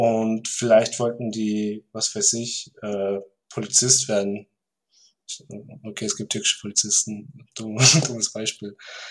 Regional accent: Hard, Vorarlberg, Austria; Also ich bin aus Hart und in Bregenz sind wir in die Schule gegangen.

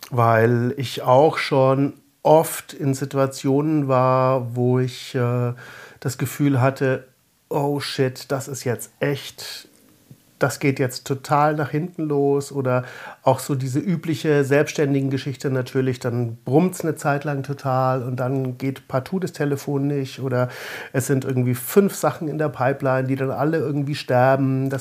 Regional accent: Bavaria, Germany; dass ich zwar aus einer relativ kleinen Stadt komme. Ich bin im Süden von Nürnberg aufgewachsen und dann mit 16 sind wir so nach Nürnberg reingezogen.

